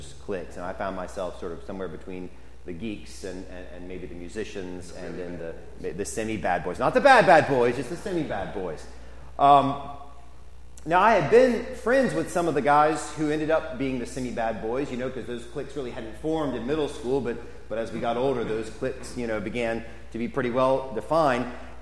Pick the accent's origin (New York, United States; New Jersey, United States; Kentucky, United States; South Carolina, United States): South Carolina, United States; Mount Pleasant; I was from Mount Pleasant, okay? And being a Mount Pleasant boy, you're not the same as being a downtown Charleston boy, okay?